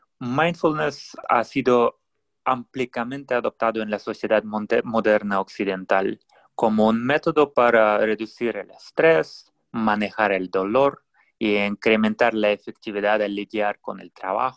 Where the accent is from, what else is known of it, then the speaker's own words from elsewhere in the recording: Russia; Spanish is a second language; moved away; also born or lived in South Korea; de Rusia originalmente. Viví mucho tiempo en Corea y un día dejé todo